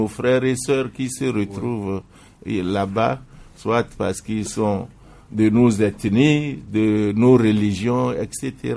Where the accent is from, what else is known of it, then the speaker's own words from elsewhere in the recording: Togo; en tant que Togolais